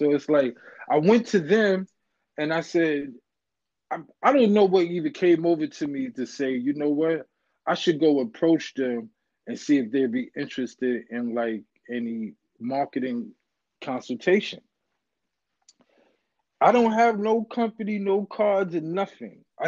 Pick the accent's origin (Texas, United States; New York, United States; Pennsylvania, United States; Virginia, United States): New York, United States; You know, growing up in New York, a lot of that is around you.